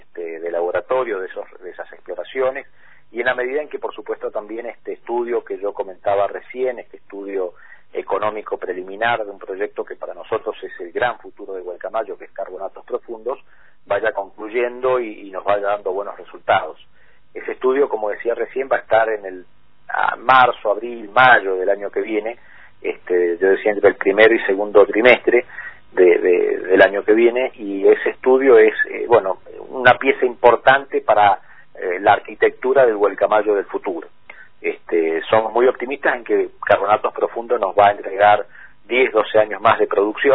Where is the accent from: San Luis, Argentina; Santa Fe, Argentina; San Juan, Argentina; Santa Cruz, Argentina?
San Juan, Argentina; Te diría que el 95% somos sanjuaninos